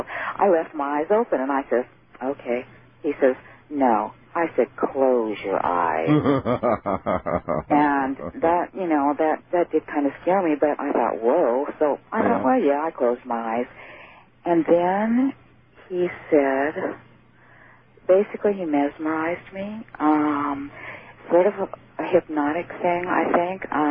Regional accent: West Coast, United States; And see, I didn't grow up in this area. I have ties back there, but I grew up on the West Coast.

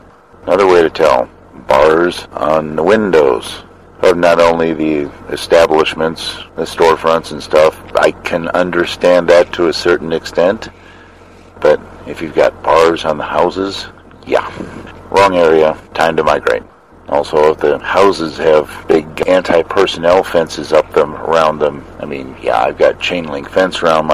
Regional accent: Michigan, United States; growing up outside the Detroit area, we'd go down there occasionally

